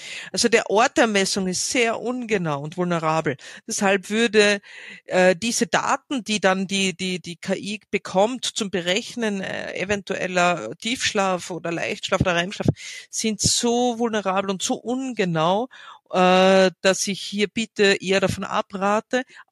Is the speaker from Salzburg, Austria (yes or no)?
no; Villach, Carinthia, Austria; Also ich komme aus Villach, wir haben einen Fasching, wir haben einen Kirchtag.